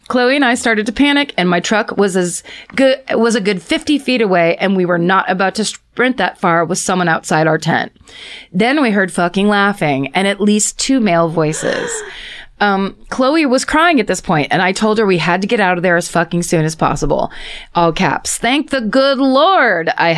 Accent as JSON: {"language": "English", "region": "New England", "country": "United States", "said": "Don't worry, I'm from New England. Everything is wet and I wasn't worried about wildfires."}